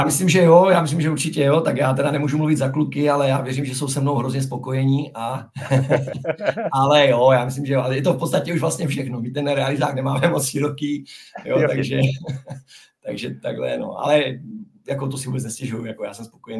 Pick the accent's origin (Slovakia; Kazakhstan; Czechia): Czechia; Zlín, Zlín Region; protože pocházím z Moravy, ze Zlína